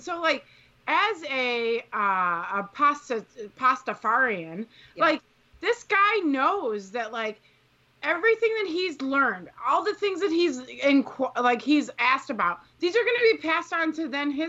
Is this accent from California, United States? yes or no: no; Chicago, Illinois, United States; accent: Chicago; I have to say in my very Chicago accent, mm-hmm.